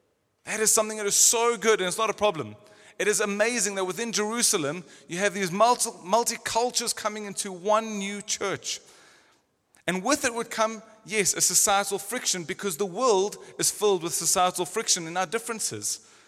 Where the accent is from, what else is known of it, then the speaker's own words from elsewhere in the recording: South Africa; now in London, United Kingdom; That me as a South African would be petrified